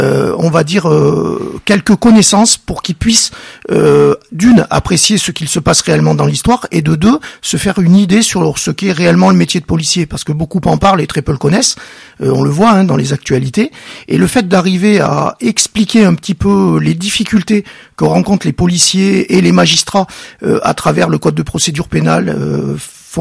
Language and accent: French; Voiron, Auvergne-Rhône-Alpes, France; born there; le département de l'Isère d'où je suis natif puisque je suis né à Voiron